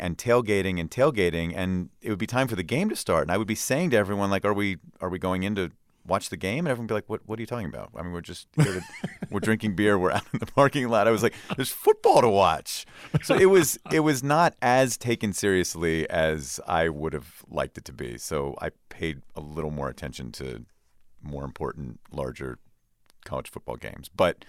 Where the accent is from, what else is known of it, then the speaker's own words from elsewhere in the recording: Pittsburgh, Pennsylvania, United States; I mean, my mom, when I was growing up in Pittsburgh, she was in grad school at Pitt